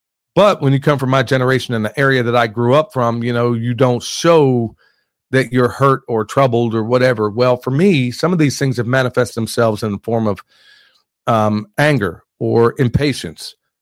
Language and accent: English; Missouri, United States; I'm from Missouri, Jack. You're going to have to show me.